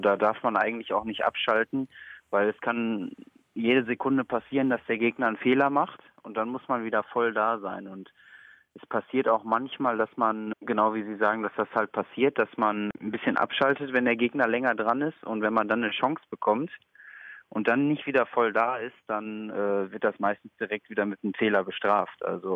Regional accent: Essen, North Rhine-Westphalia, Germany; Ich hatte halt Glück, dass ich komme aus Essen und dass es hier einen Snookerverein gibt.

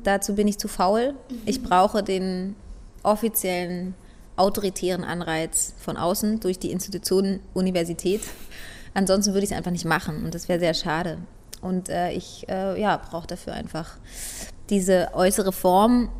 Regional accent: East Germany, Germany; Ich komme selber aus der DDR

